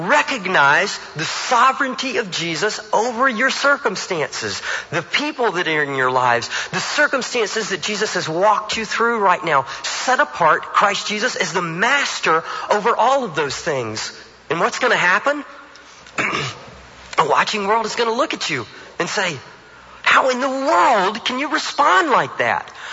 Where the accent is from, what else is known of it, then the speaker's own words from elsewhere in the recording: Alabama, United States; I moved up here from Alabama, thus the accent. It was the first time I'd ever lived in a neighborhood.